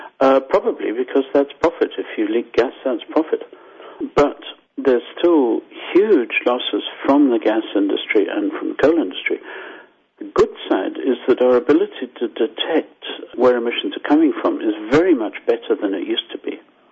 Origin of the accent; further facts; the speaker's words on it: Harare, Zimbabwe; now in Canada; I'm Zimbabwean, as you probably got from my accent. So, sorry, Zimbabwean Canadian. It's a mess. So I grew up with these fires, and in Harare in July, August, you choke.